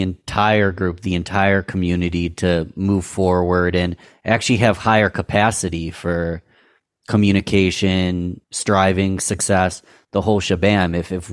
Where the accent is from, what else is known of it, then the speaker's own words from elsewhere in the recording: Rochester, New York, United States; He's a director at Rush Henrietta School District here in my hometown of Rochester, New York.